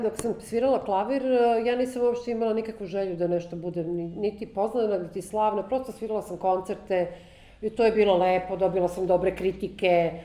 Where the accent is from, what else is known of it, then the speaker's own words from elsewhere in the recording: Belgrade, Serbia; now in Moscow, Russia; ja sam došla iz Beograda u kome nije baš mnogo se vežbalo